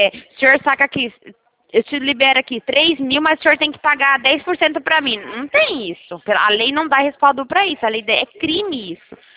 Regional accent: Americana, São Paulo, Brazil; Americana, é a cidade de Americana. Campinas, Americana, Santa Bárbara. Minha cidade fica perto de Campinas.

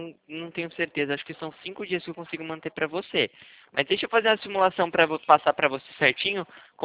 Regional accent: Itu, São Paulo, Brazil; Eu sou de Itu, interior de São Paulo.

